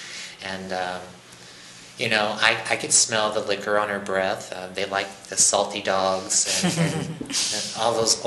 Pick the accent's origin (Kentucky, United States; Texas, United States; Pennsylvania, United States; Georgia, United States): Kentucky, United States; born there; I was born in Western Kentucky.